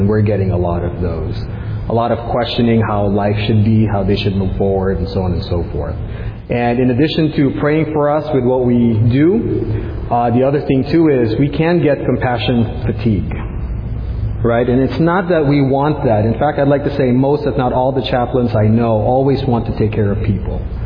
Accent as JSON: {"language": "English", "country": "Philippines", "said": "For one, being a Filipino myself, the Philippines got their first gold medal in women's weightlifting."}